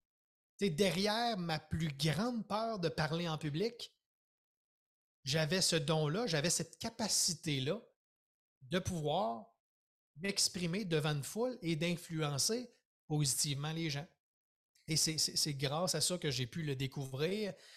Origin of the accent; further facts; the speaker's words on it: Quebec City, Quebec, Canada; moi, je suis natif de Québec.